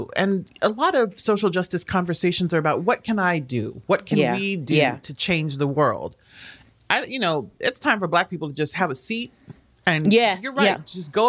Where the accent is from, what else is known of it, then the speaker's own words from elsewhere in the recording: Haiti; I'm from Haiti, as people know.